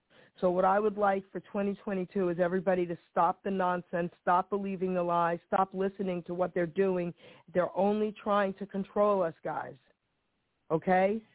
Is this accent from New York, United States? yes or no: yes; Long Island City, New York, United States; now in New Jersey, United States; I was originally from Long Island City, New York, and now I'm from Jersey.